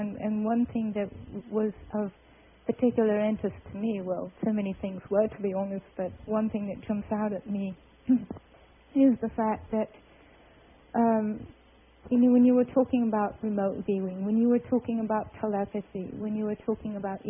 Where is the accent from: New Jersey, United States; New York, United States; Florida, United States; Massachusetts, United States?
Massachusetts, United States; That's because in America, I'm from Massachusetts.